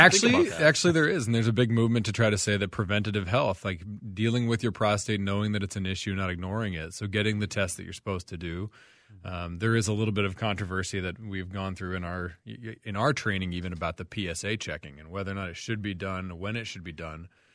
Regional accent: Franklin, Tennessee, United States; also born or lived in St. Louis; Yeah, so I'm from the Southern Delegation all the way down in Tennessee. This is where I grew up. So Franklin, Tennessee is a small town. Now it's a big town.

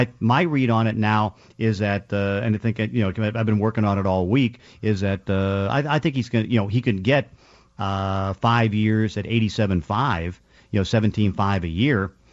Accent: Pittsburgh, Pennsylvania, United States; growing up in Pittsburgh, I know how to drive in the snow

